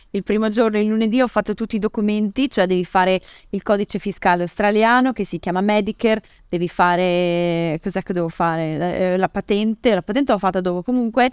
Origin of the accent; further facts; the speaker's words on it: Faenza, Emilia-Romagna, Italy; io sono nata e cresciuta a Faenza, Faenza era terribile, era tutto chiuso